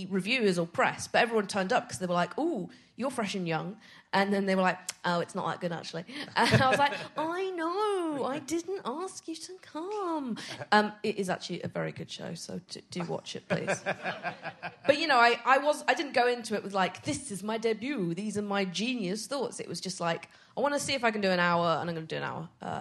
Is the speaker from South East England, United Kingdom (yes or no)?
no; Edinburgh, Scotland, United Kingdom; Because I'm from Edinburgh and it doesn't cost me nearly as much money to do a show every year.